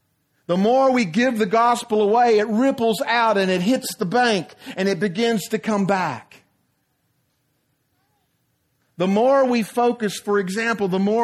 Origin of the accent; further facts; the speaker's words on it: Monticello, Arkansas, United States; And I grew up in Monticello. Any of you ever been to Monticello? Yeah. There's a college there, right?